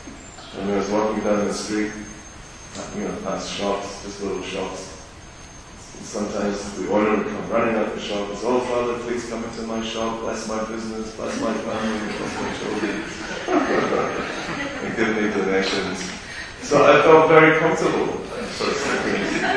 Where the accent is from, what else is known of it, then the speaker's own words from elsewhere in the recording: Scotland, United Kingdom; As I mentioned, I'm Scottish, so I didn't learn Italian in school, I learned French and German, because we're not European.